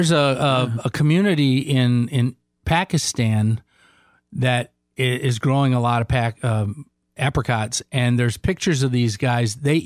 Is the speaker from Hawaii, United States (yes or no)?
yes; Hawaii, United States; I grew up on Hawaiian pineapple in Hawaii